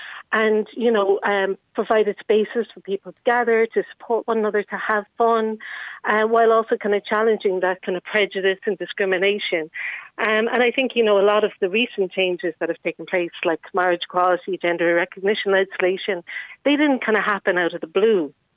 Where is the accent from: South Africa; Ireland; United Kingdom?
Ireland; Cork, Munster; I'm from Cork, you know, those proud Corkonians.